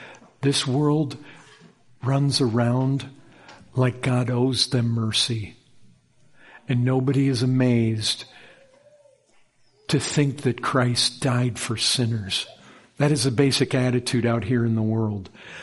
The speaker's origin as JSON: {"language": "English", "region": "Michigan", "country": "United States", "tie": "born or raised there", "said": "But I can remember growing up in Michigan, we'd have these storms come through right before sunset"}